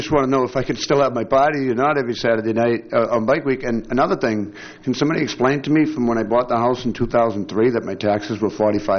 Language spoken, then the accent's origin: English; Massachusetts, United States; A party. I'm sorry, I'm from Massachusetts.